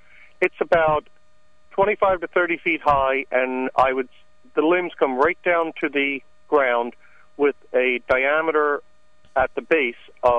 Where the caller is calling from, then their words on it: Phoenixville, Pennsylvania, United States; I am calling from Phoenixville, Pennsylvania.